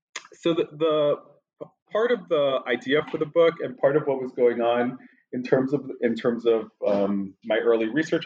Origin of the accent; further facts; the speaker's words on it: New York, United States; born there; Sure. I was born in New York, and I have a kind of very roundabout course towards studying this part of the world.